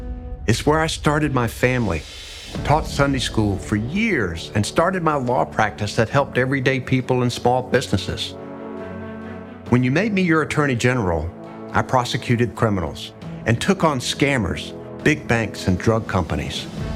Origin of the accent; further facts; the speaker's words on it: North Carolina, United States; I grew up in Nash County, working on the farm every summer.